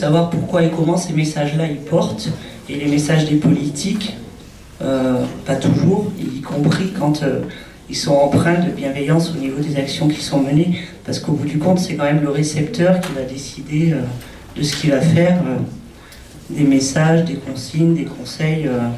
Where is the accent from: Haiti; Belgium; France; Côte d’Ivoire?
France; Avignon, Provence-Alpes-Côte d'Azur; Moi je suis originaire d'Avignon